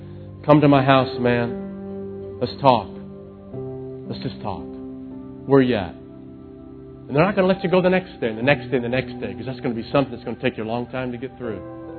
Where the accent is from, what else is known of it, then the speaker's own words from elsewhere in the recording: Tennessee, United States; moved away as an adult; also born or lived in Oklahoma / Canada; I grew up in Tennessee, went to Oklahoma to Bible school, and then shortly after that, we were wound up in Canada for 13 years, and we've been here 14 years.